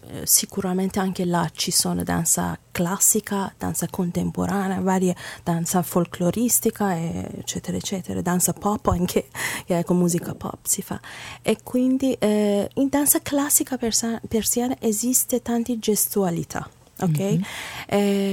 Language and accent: Italian; Iran; Italian is a second language; perché non devo studiare molto bene danza del mio paese, danza persiana